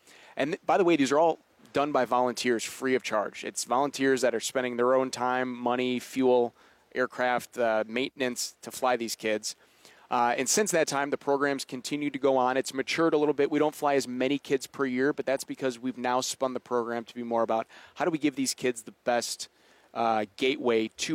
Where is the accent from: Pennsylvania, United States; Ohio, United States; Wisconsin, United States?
Wisconsin, United States; Kenosha; So I grew up in Kenosha, Wisconsin.